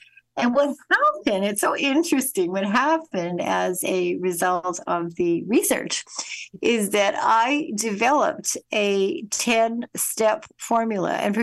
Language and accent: English; Winnipeg, Manitoba, Canada; when I was a little girl and even an older girl growing up in Winnipeg, Canada